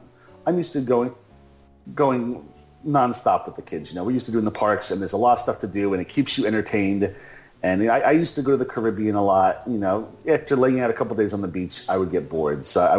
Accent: New York, United States; I'm originally from Long Island, so I'm used to the Atlantic Ocean and going to the beach a decent amount, you know, growing up.

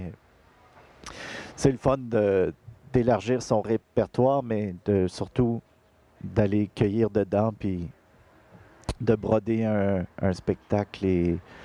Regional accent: Montreal, Quebec, Canada; J'ai grandi à Montréal, pour ceux qui se posent la question.

